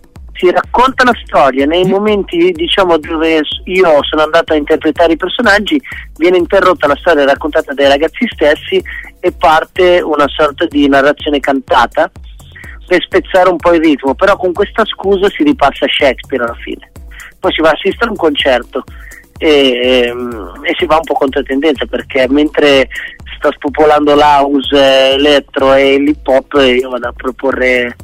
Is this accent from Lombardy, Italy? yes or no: yes; Milan, Lombardy, Italy; io sono di Milano, comunque qua in zona limitrofa